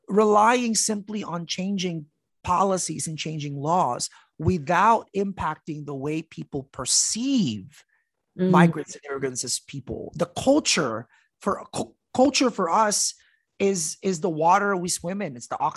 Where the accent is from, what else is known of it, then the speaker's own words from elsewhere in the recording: Mountain View, California, United States; But in Silicon Valley. Right. I grew up in Mountain View, which is like literally the headquarters of LinkedIn and Google.